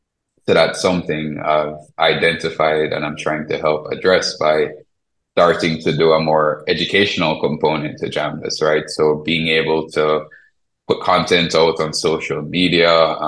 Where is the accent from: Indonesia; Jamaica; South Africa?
Jamaica; moved away as an adult; now in United States; Yes, I was born and raised in Jamaica